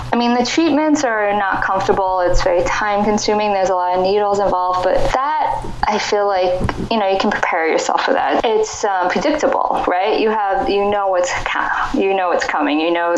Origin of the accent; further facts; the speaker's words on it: New York, United States; Growing up, I grew up in New York and haven't really left, I guess. I went away for school but came back.